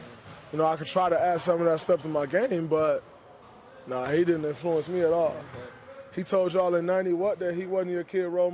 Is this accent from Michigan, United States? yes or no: yes; Saginaw, Michigan, United States; I grew up in Saginaw, Michigan, where, you know, you play at the Civitan, you play at Vest Park, that's what you do.